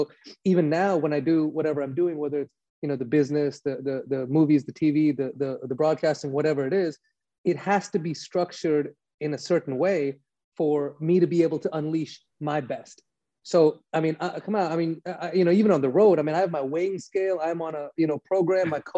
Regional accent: United States; But I'm born here. Right. I'm an American, you know, someone from a different ethnicity.

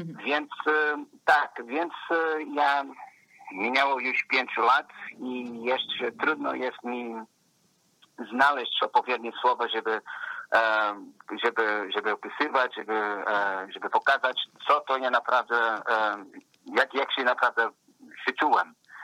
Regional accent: the South, Portugal; Polish is a second language; now in Poland; Ja jestem z południa

